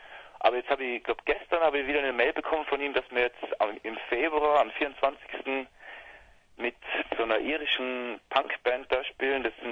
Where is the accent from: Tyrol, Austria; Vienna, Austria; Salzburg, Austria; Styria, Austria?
Tyrol, Austria; Reutte; now in Innsbruck, Austria; aber wir kommen eigentlich aus Reutte und ich und der Kollege, wir wohnen jetzt in Innsbruck eigentlich